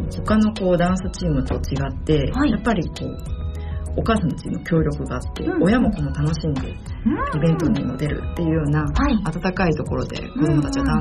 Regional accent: Mie, Japan; born there; now in Kawasaki, Japan; 生まれは三重県なんですけども

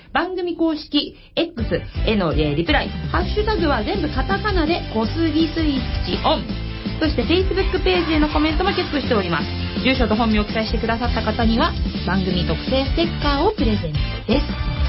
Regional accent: Kawasaki, Kanagawa, Japan; 本日のメインパーソナリティは川崎生まれ川崎育ち、自称夢見ヶ崎動物公園専属アイドル、 … のリーダー、おしゃべり担当の

